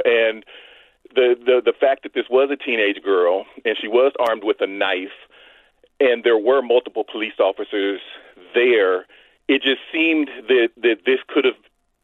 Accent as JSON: {"language": "English", "region": "Ohio", "country": "United States", "said": "I'm actually from Ohio."}